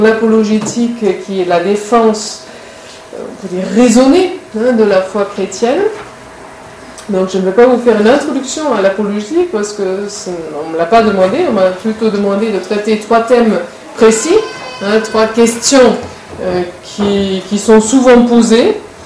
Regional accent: Cologne, North Rhine-Westphalia, Germany; French is a second language; Je suis née à Cologne, en Allemagne, j'ai grandi là-bas, donc avec la chance en fait de grandir dans une famille chrétienne où la foi donc faisait partie simplement de la vie quotidienne

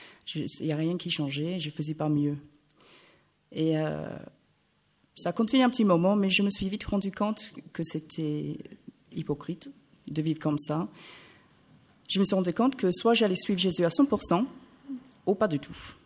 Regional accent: England, United Kingdom; French is a second language; now in France; je pense que vous avez tout compris. J'ai 38 ans, je viens d'Angleterre

